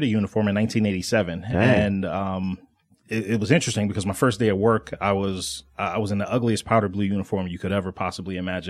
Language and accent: English; New York, United States; moved away as an adult; now in Atlanta, United States; Actually, I'm born and raised in New York.